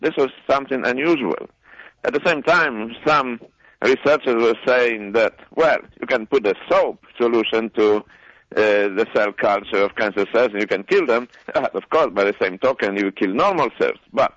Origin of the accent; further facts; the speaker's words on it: Poland; English is a second language; moved away as an adult; now in United States; I immigrated from Poland to the United States in 1970s